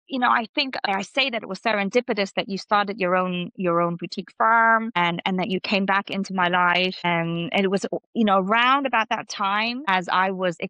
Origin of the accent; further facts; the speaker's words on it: Hong Kong; I'm originally from Hong Kong, so that's we don't have four seasons.